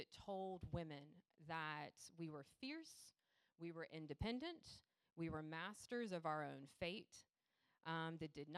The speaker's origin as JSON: {"language": "English", "town": "Savannah", "region": "Georgia", "country": "United States", "tie": "born or raised there", "said": "I was born in Savannah, lived in this area all my life, and I was raised in what many of you know to be a traditional Southern family"}